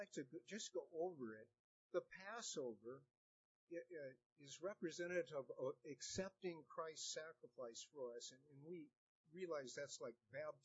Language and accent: English; California, United States; We come from California, as you can see in the bio of my wife Terry and myself